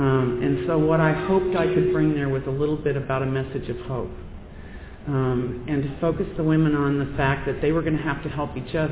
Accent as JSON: {"language": "English", "country": "United States", "said": "to Iran, I was terrified to go as an American."}